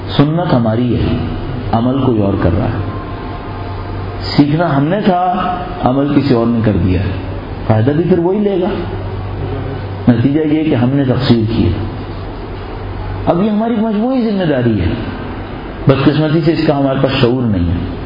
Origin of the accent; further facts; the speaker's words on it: Karachi, Sindh, Pakistan; اب دیکھیں میں کراچی سے آیا ہوں آپ کے پاس